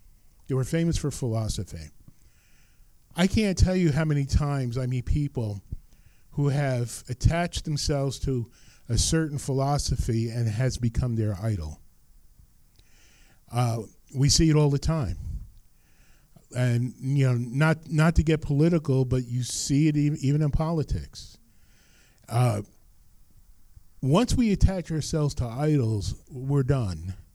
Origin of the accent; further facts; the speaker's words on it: New Jersey, United States; I grew up in Bergen County.